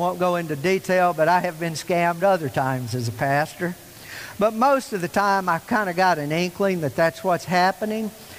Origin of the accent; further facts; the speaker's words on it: Southern United States, United States; It's a voice that's very familiar to me as a Southerner growing up in a small Southern town.